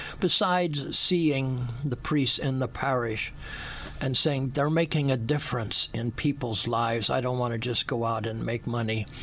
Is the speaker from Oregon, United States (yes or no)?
yes; Portland, Oregon, United States; also born or lived in Alaska; Well, I was originally from Alaska, because my dad went up there during the Depression to find work. But as soon as work opened up, which was in 1944, we moved to Portland, where both my parents were born.